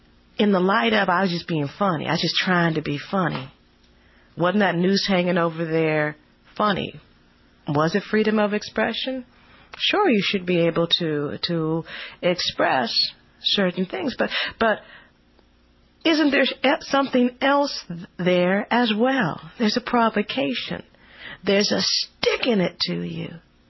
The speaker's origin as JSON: {"language": "English", "country": "United States", "said": "Well, I'm an American."}